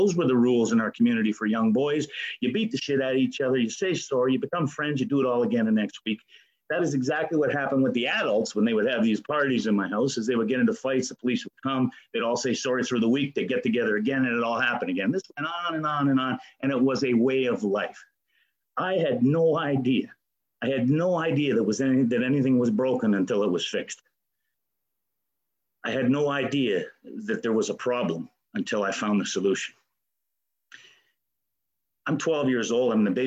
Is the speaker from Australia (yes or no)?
no; Ontario, Canada; I grew up in the Ottawa Valley in a little place with a river in the back of us and a river in the front of us.